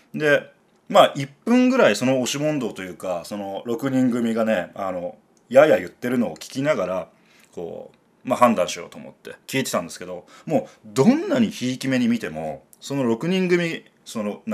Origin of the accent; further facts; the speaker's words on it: Fukuoka, Japan; moved away; 福岡から上京するときにね、所沢市っていうのは東京都内だと 不動産屋に騙されまして、でまあ純粋だった僕は所沢に引っ越すわけですけど、